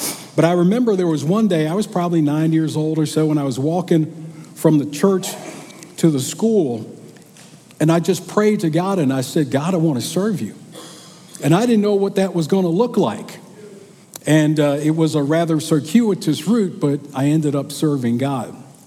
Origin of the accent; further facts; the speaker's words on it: Philadelphia, Pennsylvania, United States; I grew up in Philadelphia. My mother put us into Catholic school so we could get a good education, but we also got a good dose of religion.